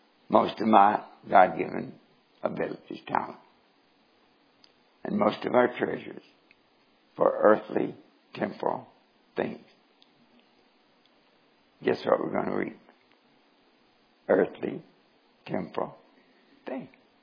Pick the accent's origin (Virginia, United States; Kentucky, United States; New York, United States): Kentucky, United States; Norton; born there; I was born in 1933 in Norton, Kentucky. To a coal miner.